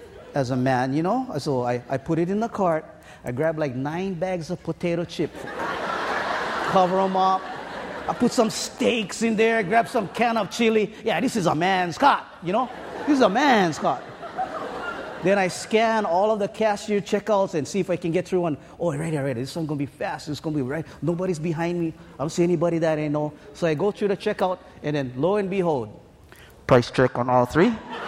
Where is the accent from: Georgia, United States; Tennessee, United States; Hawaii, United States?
Hawaii, United States; Kalihi; now in Kauai, United States; You know, I've been on Kauai for 7 years now, but I grew up in Kalihi, right in this area.